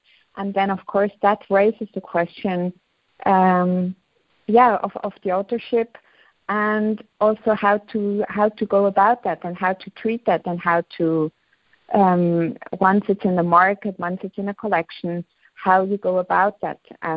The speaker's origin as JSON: {"language": "English", "town": "Basel", "region": "Basel-Stadt", "country": "Switzerland", "tie": "born or raised there", "said": "And I grew up in Basel, and Basel has a very rich museum and scene."}